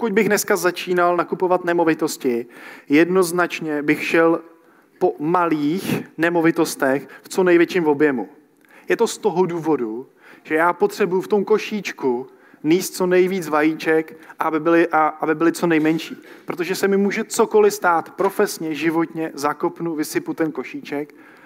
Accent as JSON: {"language": "Czech", "town": "Kadaň", "region": "Ústí nad Labem Region", "country": "Czechia", "said": "Já jsem z Kadaně, 20 minut do Karlových Varů, hodinu do Ústí, hodinu do Prahy."}